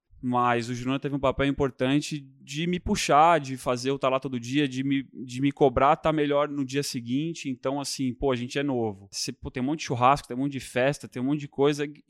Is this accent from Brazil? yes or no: yes; São Caetano do Sul, São Paulo, Brazil; Eu nasci em São Caetano do Sul. Cresci lá até meus 11 anos de idade.